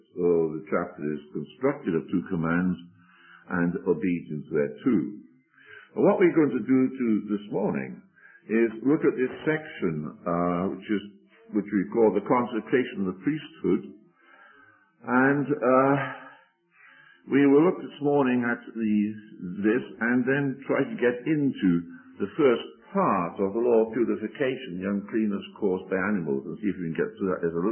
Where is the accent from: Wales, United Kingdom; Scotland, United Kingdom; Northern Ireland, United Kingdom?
Wales, United Kingdom; myself being a Welshman